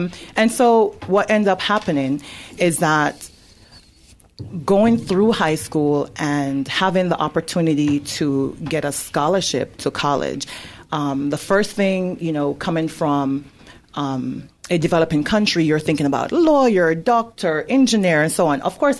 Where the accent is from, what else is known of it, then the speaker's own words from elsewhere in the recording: Jamaica; I come from a relatively poor background. I'm from Jamaica.